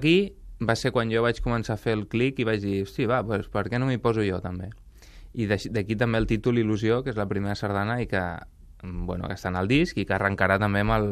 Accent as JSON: {"language": "Catalan", "town": "Sant Boi de Llobregat", "region": "Catalonia", "country": "Spain", "said": "que jo sóc de Sant Boi"}